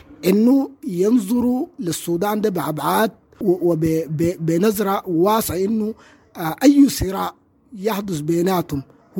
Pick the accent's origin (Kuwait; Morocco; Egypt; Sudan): Sudan; ولكن الحل تكمن فينا نحن كسودانيين.